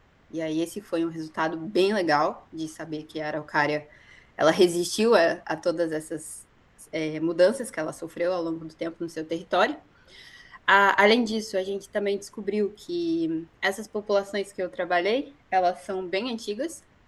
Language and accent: Portuguese; Paraná, Brazil; eu sou do sul do Paraná, eu cresci vendo araucária